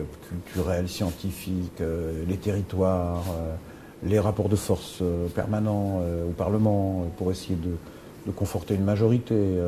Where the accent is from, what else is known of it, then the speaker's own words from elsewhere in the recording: France; en tant que Français